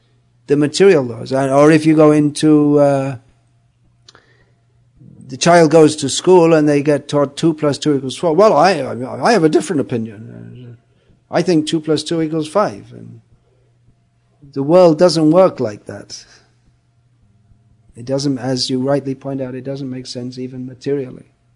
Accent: England, United Kingdom; born there; And I was born in England, dysfunctional family, went to school, nothing in particular to say.

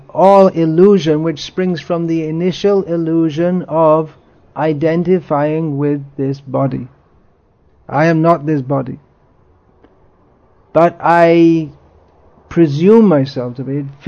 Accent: United Kingdom; I'm proud of being British

